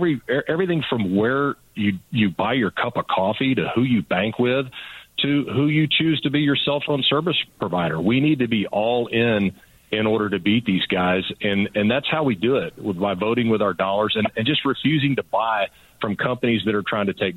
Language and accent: English; United States; these are things I never in my life thought that I would have to be standing up and fighting against as an American.